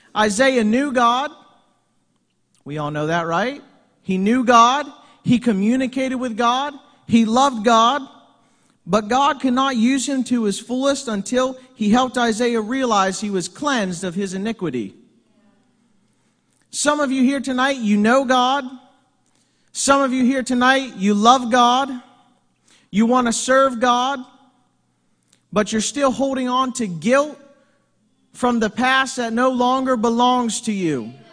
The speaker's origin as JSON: {"language": "English", "town": "Hancock", "region": "Maryland", "country": "United States", "said": "I'm from Hancock, Maryland."}